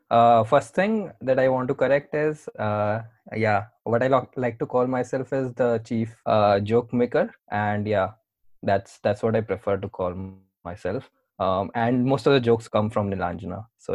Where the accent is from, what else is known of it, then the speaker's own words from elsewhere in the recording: Delhi, India; Born and brought up in Delhi. Typical city guy, you can say.